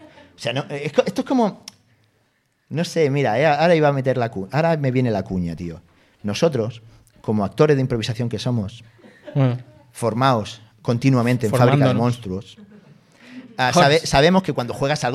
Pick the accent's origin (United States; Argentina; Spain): Spain; Catalonia; No iría nunca a ese centro comercial, pero soy catalán.